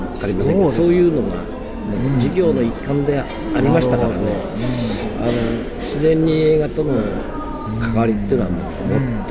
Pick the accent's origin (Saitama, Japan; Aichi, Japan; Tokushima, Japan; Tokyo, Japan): Tokyo, Japan; Setagaya; あるいは僕は世田谷ですけど、世田谷から